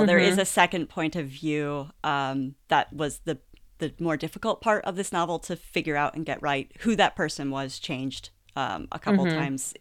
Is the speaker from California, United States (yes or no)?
no; Pennsylvania, United States; And I'm from Pennsylvania, so I'm a Pittsburgh mm-hmm. Penguins fan